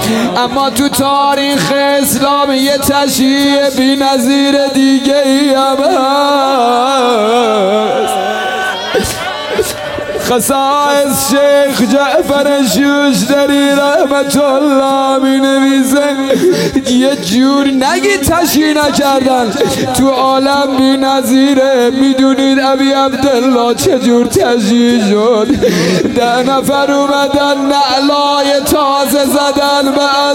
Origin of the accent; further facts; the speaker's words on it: Mashhad, Razavi Khorasan, Iran; میدونست من اهل مشهدم،